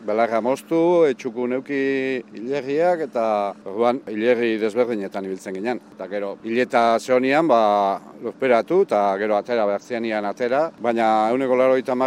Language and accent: Basque; Oikia, Basque Country, Spain; Oikilan jaio nintzen, Olalde Basarrian, hiruanai gea